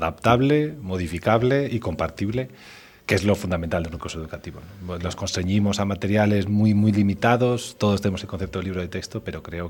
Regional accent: Zaragoza, Aragon, Spain; yo repito siempre lo mismo, yo vengo de Zaragoza, ¿no?

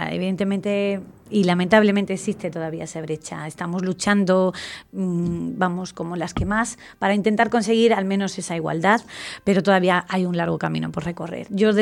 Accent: Huelva, Andalusia, Spain; Yo soy de Huelva, soy andaluza

